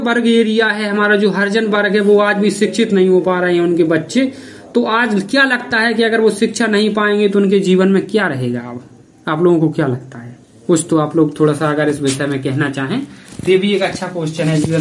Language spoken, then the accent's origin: Hindi; Jhansi, Uttar Pradesh, India; हम तो उस नगरी से हैं, उस वीरांगना की नगरी से हैं, झांसी महारानी लक्ष्मीबाई